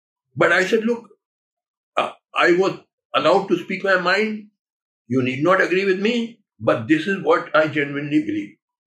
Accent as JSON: {"language": "English", "town": "Allahabad", "region": "Uttar Pradesh", "country": "India", "also_born_or_lived": "Madras", "said": "I'm originally from Allahabad. I was a judge in Allahabad, but then I was sent as Chief Justice of Madras High Court."}